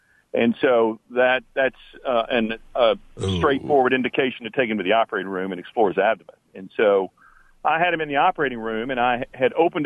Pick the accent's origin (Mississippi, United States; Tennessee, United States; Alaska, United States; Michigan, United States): Tennessee, United States; Nashville; I'm a surgeon from Nashville, Tennessee.